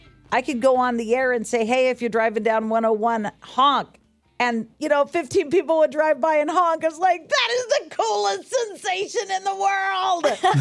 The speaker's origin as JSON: {"language": "English", "town": "Reedsport", "region": "Oregon", "country": "United States", "tie": "born or raised there", "said": "I grew up on the Southern Oregon coast."}